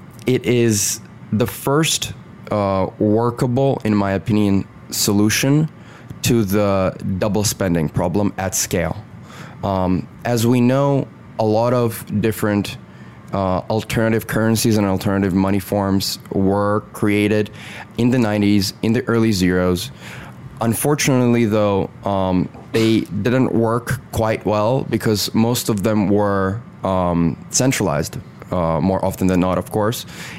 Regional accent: Azerbaijan; English is a second language; moved away as an adult; now in United States; So I'm originally from Azerbaijan, was until recently an international student here in America

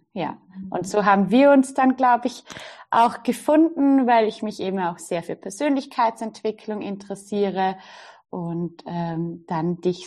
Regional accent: Vorarlberg, Austria; ich komme aus Österreich, aus dem schönen Vorarlberg am Bodensee.

